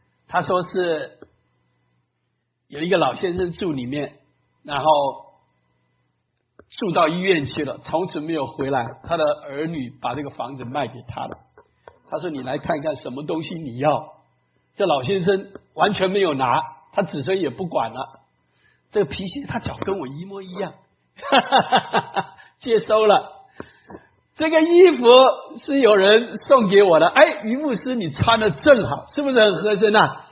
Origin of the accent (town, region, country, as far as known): China